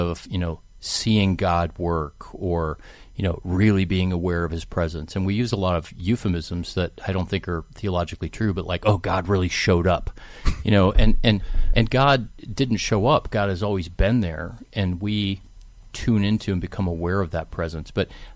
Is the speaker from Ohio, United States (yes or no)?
yes; Cleveland, Ohio, United States; I grew up in Cleveland.